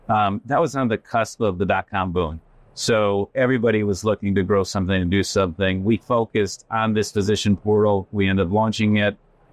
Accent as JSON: {"language": "English", "town": "Detroit", "region": "Michigan", "country": "United States", "tie": "born or raised there", "said": "I was born and raised in Detroit."}